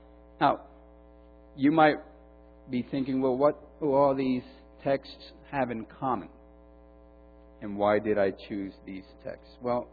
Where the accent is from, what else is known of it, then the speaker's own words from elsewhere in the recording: Huntington Park, California, United States; as I grew up in Huntington Park, Seventh-day Adventist Church there in Huntington Park, California, I saw what the pastors went through.